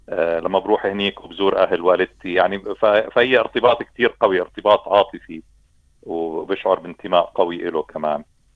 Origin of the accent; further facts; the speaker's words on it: Palestine; انا متعود كفلسطيني